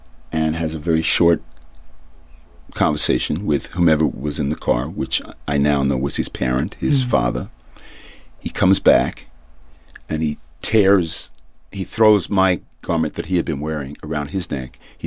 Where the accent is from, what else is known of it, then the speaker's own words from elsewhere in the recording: England, United Kingdom; born there; So I was born in England, and my mom was a nurse, and I'm Jamaican.